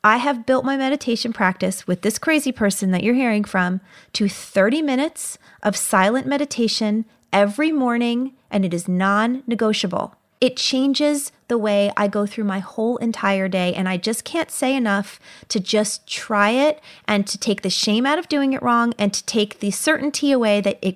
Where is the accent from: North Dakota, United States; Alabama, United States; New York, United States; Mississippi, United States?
New York, United States; I'm a New Yorker. I'm super fast. Everywhere I go fast.